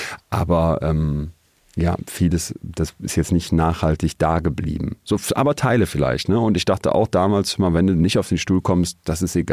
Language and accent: German; Solingen, North Rhine-Westphalia, Germany; Wir haben dann in Münster, wo ich fürs Studium hingegangen bin, aus Solingen, Studi-Partys dann organisiert.